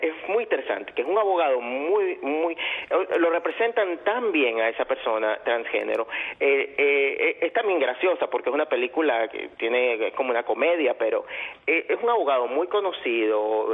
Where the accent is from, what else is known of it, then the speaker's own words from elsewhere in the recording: Venezuela; Yo me acuerdo cuando era niño, las novelas, yo soy venezolano